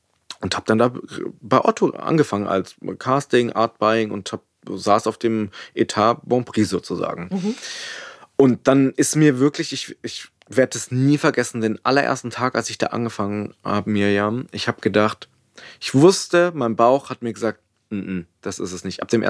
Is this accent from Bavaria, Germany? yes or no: yes; Munich, Bavaria, Germany; Ich komme aus München.